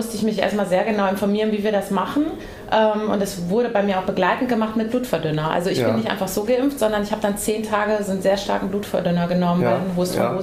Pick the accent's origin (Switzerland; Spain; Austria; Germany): Germany; Hesse; da habe ich auch erzählt, wo ich herkomme, natürlich schön Bronkel-Gags aus Nordhessen.